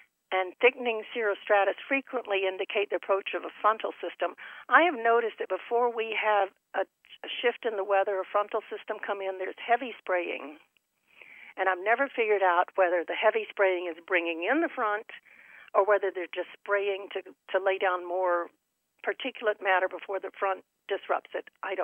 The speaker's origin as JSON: {"language": "English", "region": "Texas", "country": "United States", "tie": "born or raised there", "moved": "yes", "said": "And I grew up in Texas, where the sun is much hotter than up here in Connecticut."}